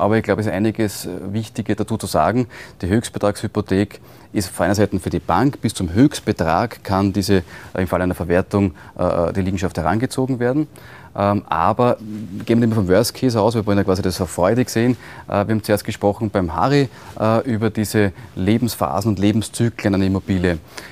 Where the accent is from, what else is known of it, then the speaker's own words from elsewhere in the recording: Lower Austria, Austria; Also ich liebe meine Heimat Österreich, ja, und das Weinviertel, wo ich herkomme.